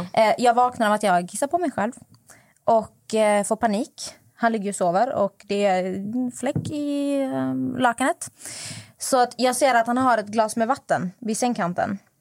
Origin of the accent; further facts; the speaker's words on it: Malmö, Skåne, Sweden; Jag är som sagt ingen bonde som du tycker, jag är från Malmö.